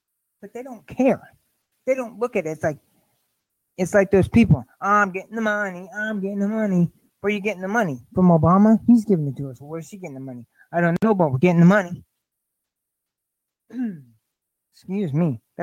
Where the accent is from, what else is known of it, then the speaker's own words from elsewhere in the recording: United States; I'm just an American that pays my taxes.